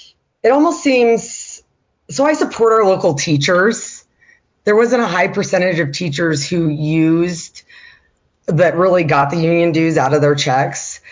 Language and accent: English; Soda Springs, Idaho, United States; I am from Soda Springs, Idaho, where I was born and raised. I moved to Pocatello shortly after high school